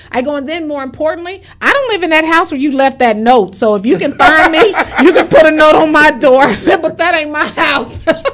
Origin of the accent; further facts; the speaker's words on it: Kansas City, United States; Because when I grew up in Kansas City, my grandparents, when I was a little kid, the house that they lived in, there was a golf course that their backyard bumped up against.